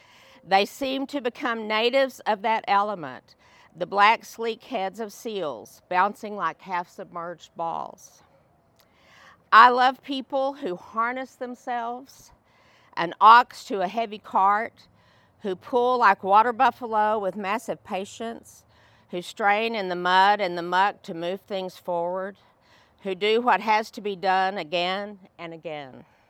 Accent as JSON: {"language": "English", "region": "England", "country": "United Kingdom", "said": "Now, I'm an English person."}